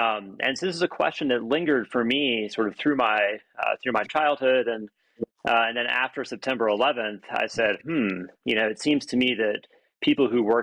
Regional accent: Washington, District of Columbia, United States; growing up in Washington, D.C., surrounded by people who worked in national security

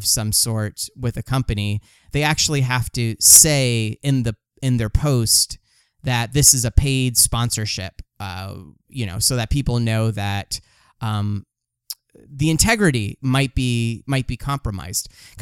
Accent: Los Angeles, California, United States; It reminds me of a story about, you know, I'm from Los Angeles.

